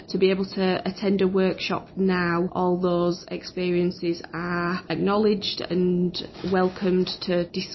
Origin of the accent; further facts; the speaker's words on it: Bradford, Yorkshire and the Humber, United Kingdom; I'm from Bradford.